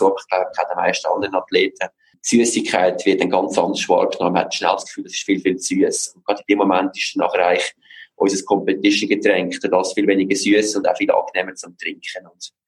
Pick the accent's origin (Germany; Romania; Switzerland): Switzerland; als Schweizer